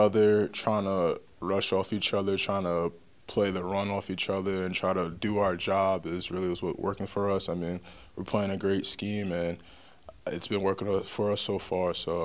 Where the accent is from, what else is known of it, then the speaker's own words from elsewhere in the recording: Long Island, New York, United States; I grew up in Long Island, New York.